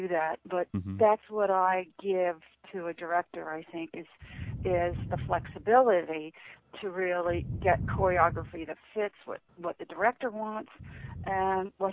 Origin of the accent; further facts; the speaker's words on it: Connecticut, United States; moved away as an adult; now in Virginia, United States; So since I moved here to Virginia in the last 10 years, I stopped teaching. But mm-hmm. in my home state of Connecticut, I taught creative dance for many years and modern dance.